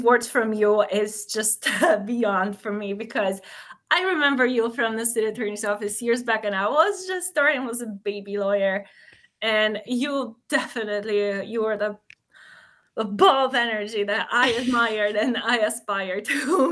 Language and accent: English; Lublin, Lublin Voivodeship, Poland; now in Milwaukee, United States; where I can bridge a gap between my two homes, which is Milwaukee now for sure, and Lublin, and that's my hometown in Poland.